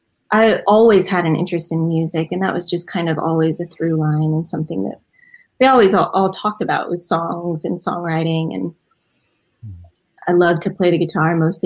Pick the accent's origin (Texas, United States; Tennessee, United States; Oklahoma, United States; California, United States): Tennessee, United States; Nashville; grew up in a musical family. My dad is a songwriter and a musician. … we grew up in Nashville.